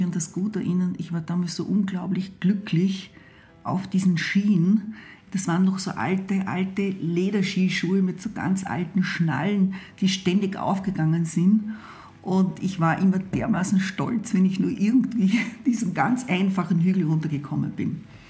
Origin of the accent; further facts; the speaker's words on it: Wolfsberg, Carinthia, Austria; ich bin in der Heimatstadt Wolfsberg geboren und bin dort in sehr, sehr einfachen Verhältnissen aufgewachsen. Meine Eltern haben einen Bauernhof betrieben.